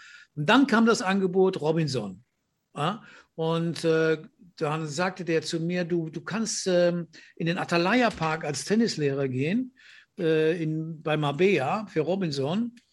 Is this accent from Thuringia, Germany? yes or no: no; Andernach, Rhineland-Palatinate, Germany; moved away as an adult; Für mich war ja Andernach so schon meine Heimat und meine Welt. Und da dachte ich, du musst raus.